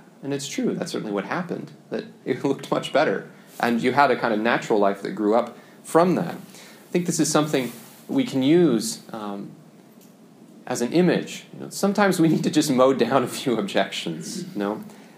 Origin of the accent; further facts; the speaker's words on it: Kansas, United States; I'm from Kansas, so time for a rural analogy.